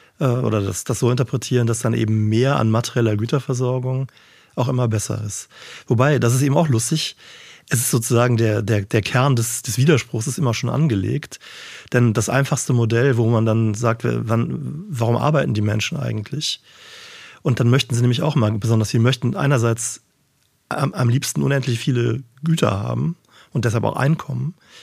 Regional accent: Cologne, North Rhine-Westphalia, Germany; Ich komme aus Köln

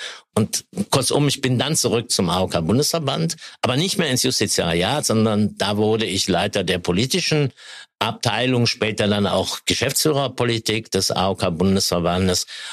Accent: Rhineland-Palatinate, Germany; in der Eifel, wo ich ja herkomme, ich komme ja aus dem Ahrtal, wir sind ja beides Rheinland-Pfälzer

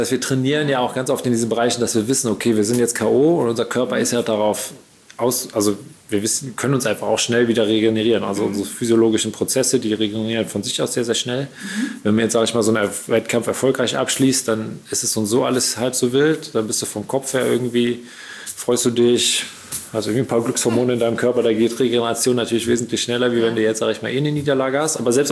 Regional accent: Cologne, North Rhine-Westphalia, Germany; Ich wusste, dass sie auch hier in Langenfeld sitzen, in der Nähe von Köln, wo ich groß geworden bin

